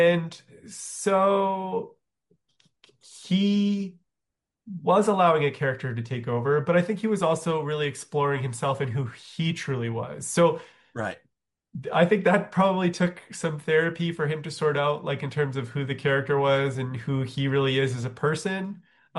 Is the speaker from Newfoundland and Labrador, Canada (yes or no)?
no; Calgary, Alberta, Canada; I grew up in Calgary, Alberta